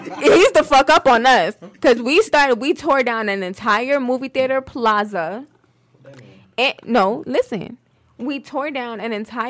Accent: Queens, New York, United States; also born or lived in Brooklyn; now in Orlando, United States; I'm from New York.

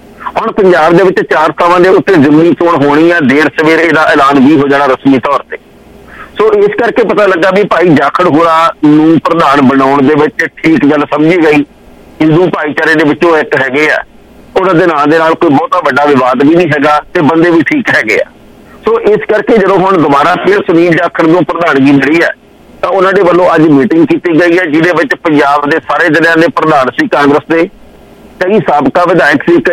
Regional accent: Punjab, India; moved away; ਜਿੰਨੇ ਅਸੀਂ ਪੰਜਾਬੀ ਹਾਂ ਭਾਵੇਂ ਨਵੇਂ ਆਏ ਹਾਂ ਭਾਵੇਂ ਪੁਰਾਣੇ ਆਏ ਹਾਂ

